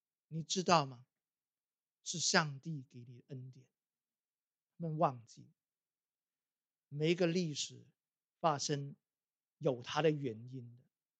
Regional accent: Guangdong, China; 我们广东人说买猪仔，卖猪仔

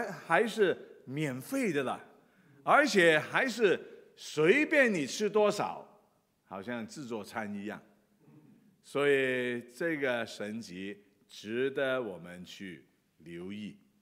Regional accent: China; 你觉得我们中国人是不是一讲吃的就很精神呢？

